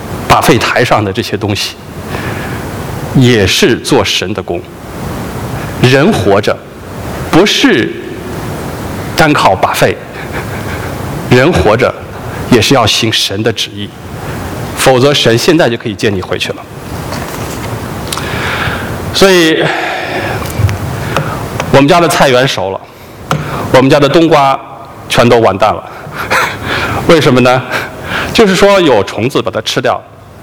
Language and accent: Chinese; China; 因为我们中国人很喜欢吃